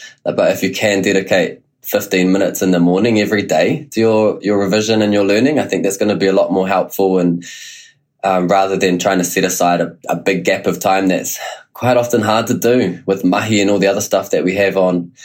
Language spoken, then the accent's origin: English; Taihape, Manawatū-Whanganui, New Zealand; I grew up in Taihape, it's small. I went to a country school of like 30 kids total.